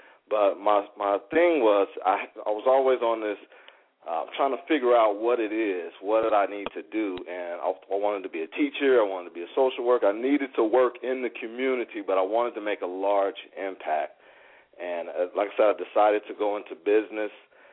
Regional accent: Rochester, New York, United States; I'm from Rochester, New York. I have 5 brothers and 2 sisters. So we grew up in a household with a lot of children.

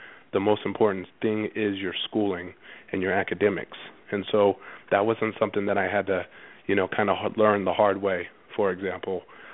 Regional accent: Grand Junction, Colorado, United States; I grew up in Colorado, a small town called Grand Junction, about 4 hours west of Denver.

